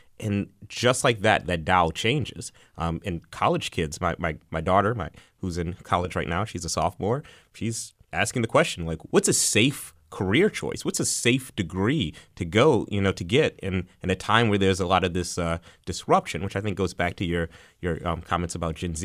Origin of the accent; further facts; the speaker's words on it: New Orleans, Louisiana, United States; I'm from New Orleans